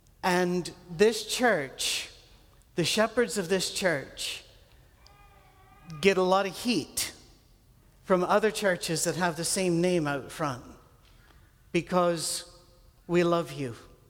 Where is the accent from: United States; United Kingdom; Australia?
United Kingdom; Scotland; Now, I'm Scottish